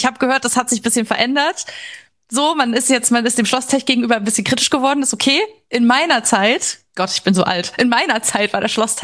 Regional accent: Chemnitz, Saxony, Germany; also born or lived in Berlin; Ich bin jetzt 26, geboren und aufgewachsen in Chemnitz, wie du schon gesagt hast. Ich bin dann zum Studium nach Berlin gezogen.

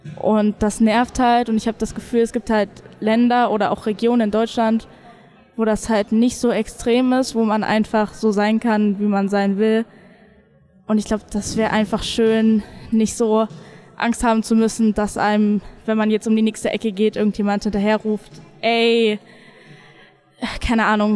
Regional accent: Liechtenstein; ich bin gerade 15, ich werde im Dezember 16 und ich komme aus Liechtenstein.

